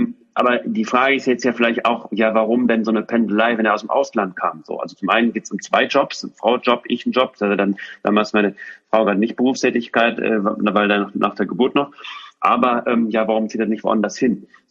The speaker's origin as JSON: {"language": "German", "town": "Düsseldorf", "region": "North Rhine-Westphalia", "country": "Germany", "tie": "born or raised there", "also_born_or_lived": "Switzerland", "moved": "yes", "said": "wir ziehen nach Düsseldorf. Das heißt, in meine Heimat. Ich hatte nie mehr daran gedacht, dass es nochmal Wirklichkeit wird, nochmal in meine Heimat zurückzuziehen."}